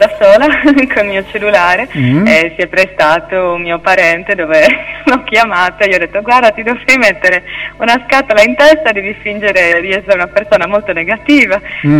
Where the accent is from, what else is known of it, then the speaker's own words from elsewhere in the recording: Sardinia, Italy; Ok, allora sono una cantautrice, vengo dalla Sardegna